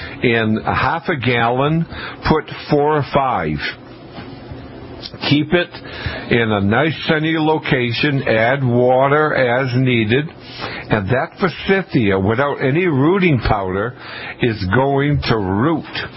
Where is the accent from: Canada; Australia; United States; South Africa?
Canada; I'm going to bring a Canadian flag because I'm French Canadian.